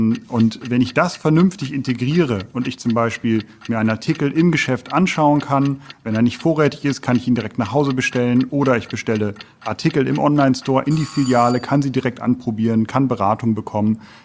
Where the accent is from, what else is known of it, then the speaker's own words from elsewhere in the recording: North Rhine-Westphalia, Germany; Für mich als Westfale, ja, nah am Rheinland